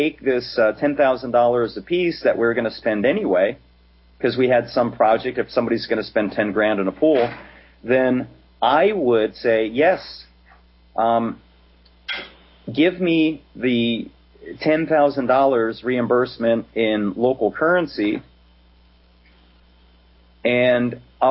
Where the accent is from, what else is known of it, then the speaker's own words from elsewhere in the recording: Pennsylvania, United States; I'm from Pennsylvania.